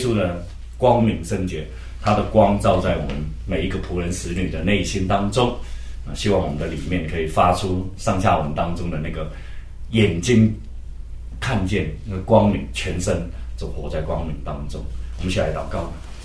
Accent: Hong Kong; 我们叫 one foot kick 啊，我们香港人说叫一脚踢啊

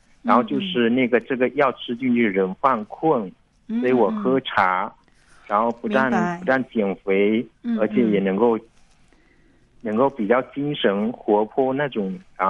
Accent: Fuding, Fujian, China; 我们老家是在福鼎太姥山这边，就是我们老家。

